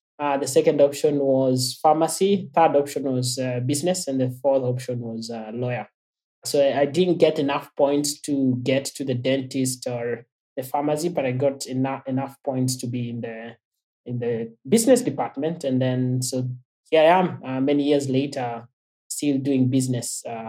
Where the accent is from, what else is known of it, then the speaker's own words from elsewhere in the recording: Western Kenya, Kenya; So I'm from Kenya. I've lived there most of my life. So now I'm in almost mid-30s now. But I've grown up like two-thirds of my life has been spent in Kenya. So I've grown up in the western part of the country